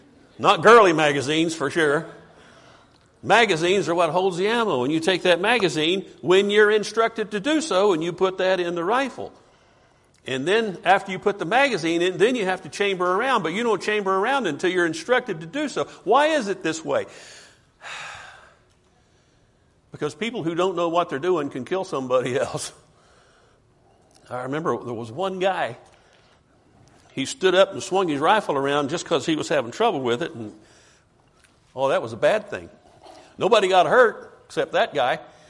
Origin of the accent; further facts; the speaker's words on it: West Virginia, United States; I grew up in West Virginia hunting squirrels as a kid.